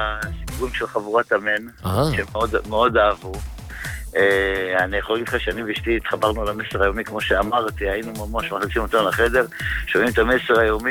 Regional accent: Rehovot, Central District, Israel

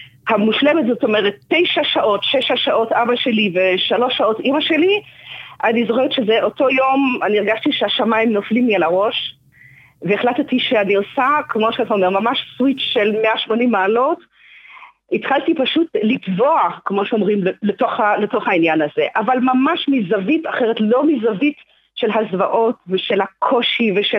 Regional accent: Antwerp, Flanders, Belgium; אני גדלתי באנטוורפן שבבלגיה, שכל הקהילה שם הייתה באמת מורכבת מניצולי שואה, מפולין והונגריה

